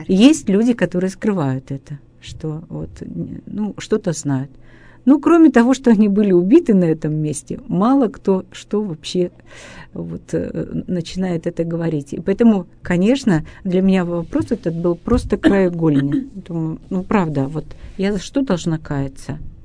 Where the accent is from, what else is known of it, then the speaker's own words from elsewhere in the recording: Russia; born there; Я так рада, что я родилась в России, а не где-нибудь, да?